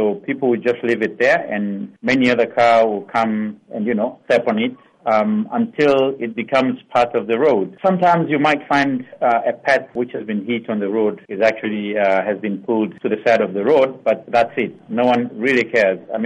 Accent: Dar es Salaam, Tanzania; I'm from Dar es Salaam, Tanzania.

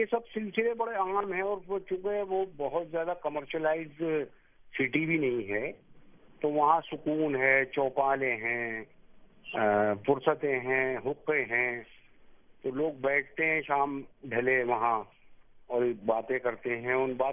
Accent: Delhi, India; تو میری پیدائش 1965 کی ہے. میں دلی میں ہی پیدا ہوا اور یہی پلا بڑھا.

